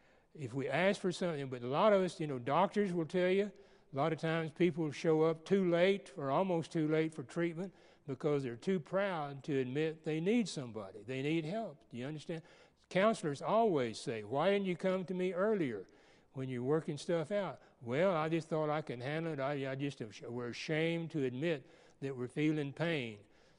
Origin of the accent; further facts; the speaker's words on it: Texas, United States; I grew up in the Rio Grande Valley, the bottom four counties of Texas, and we thought we were the center of the universe.